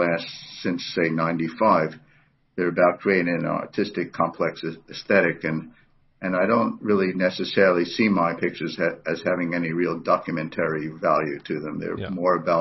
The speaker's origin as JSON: {"language": "English", "town": "New York City", "region": "New York", "country": "United States", "tie": "born or raised there", "said": "So, you know, I grew up in New York, so the whole Jewish culture was predominant there."}